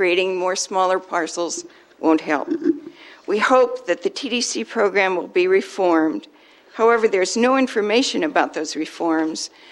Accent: Creston, California, United States; I'm from Creston.

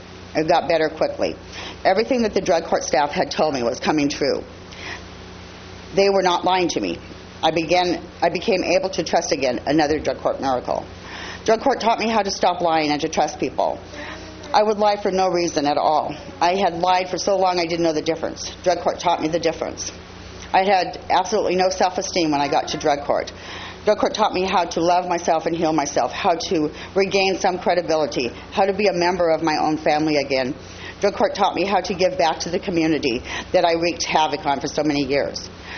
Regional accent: Avila Beach, California, United States; also born or lived in San Luis Obispo; I'm from San Luis Obispo. I was raised in Avila Beach.

